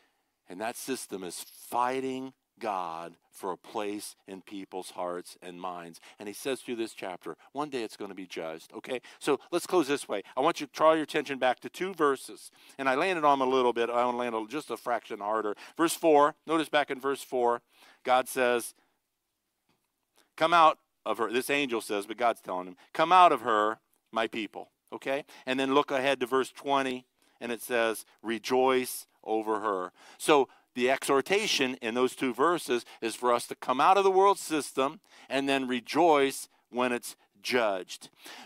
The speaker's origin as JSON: {"language": "English", "region": "Ohio", "country": "United States", "tie": "born or raised there", "said": "I grew up in North Ohio. There was a lot of Mennonites some Amish, and I grew up around those people a lot."}